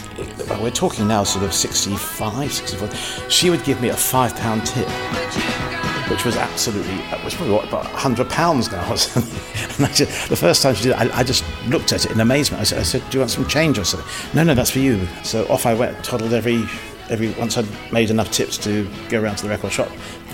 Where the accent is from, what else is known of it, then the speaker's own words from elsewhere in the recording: Wembley, London, United Kingdom; also born or lived in Ealing; Well, I grew up in Wembley. I mean, I was born in Ealing.